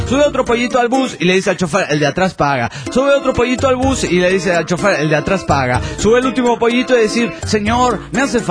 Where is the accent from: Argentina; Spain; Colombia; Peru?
Colombia; Bogotá; de Bogotá, Colombia.